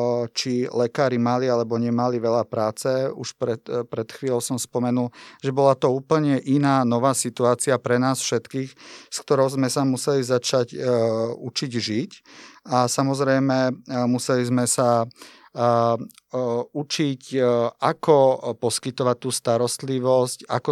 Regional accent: eastern Slovakia, Slovakia; now in Bratislava, Slovakia; pochádzam z východného Slovenska ako väčšina Bratislavčanov, ale samozrejme žijem v súčasnosti v Bratislave. Som Bratislavčanom, mám tu už trvalé bydlisko a tak sa aj cítim, ale nikdy som nezabudol na to, odkiaľ som prišiel.

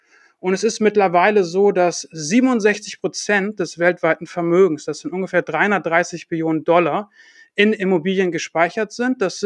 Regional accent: Hamburg, Germany; born there; zurückgekommen nach Deutschland, nach Hamburg, wo ich geboren bin

